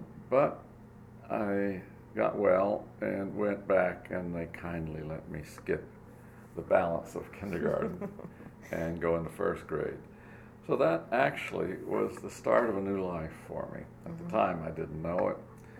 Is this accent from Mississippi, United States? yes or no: yes; Star, Mississippi, United States; born there; I was born in Mississippi, 1928, the year before the Great Depression. A small town called Star. The population was, at the time I was born, something like 264.